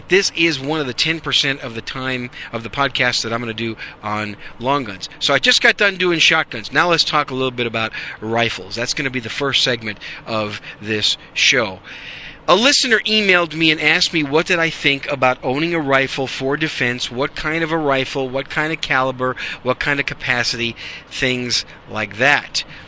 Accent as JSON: {"language": "English", "region": "Wisconsin", "country": "United States", "tie": "born or raised there", "also_born_or_lived": "New York City", "lives_now": "Dallas-Fort Worth, United States", "said": "I was born in New York City, raised in Wisconsin, transplanted myself to the Republic of Texas in 1993."}